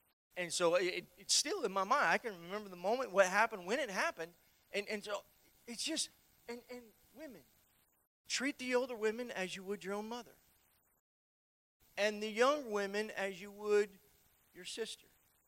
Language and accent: English; the South, United States; No, ma'am, I'm just from the South.